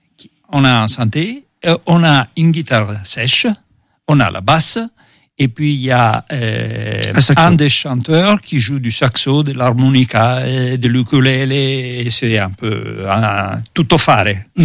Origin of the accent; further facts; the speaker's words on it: Italy; French is a second language; Je viens d'Italie.